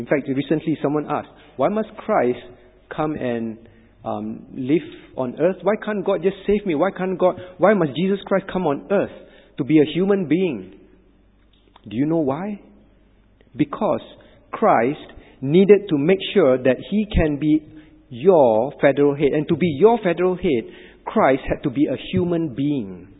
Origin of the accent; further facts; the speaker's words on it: Singapore; They give birth to me, I'm a Singaporean. I wanted to be American, for example, I can't. I'm born Singaporean.